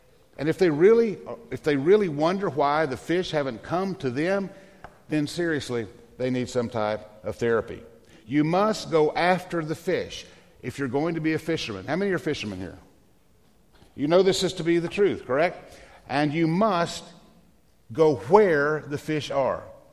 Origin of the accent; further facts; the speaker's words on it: Tennessee, United States; I mean, I am from Northeast Tennessee in the mountains, and I'd never heard of such a thing.